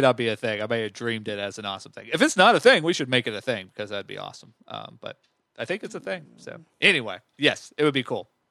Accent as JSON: {"language": "English", "town": "Barrington", "region": "Texas", "country": "United States", "tie": "born or raised there", "said": "me and my buddies growing up in Barrington, Texas"}